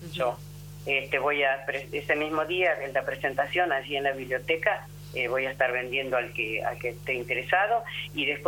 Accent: Saldungaray, Buenos Aires Province, Argentina; o sea que somos bien de Zaldungaray, tenemos nuestras raíces aquí

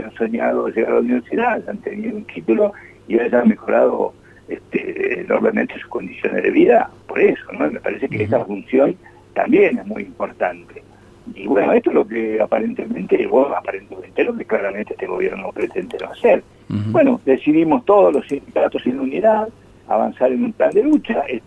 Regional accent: Argentina

